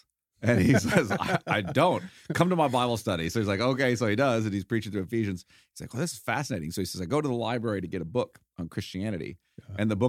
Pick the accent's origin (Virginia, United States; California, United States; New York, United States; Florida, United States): California, United States; Bakersfield; I'm from Bakersfield.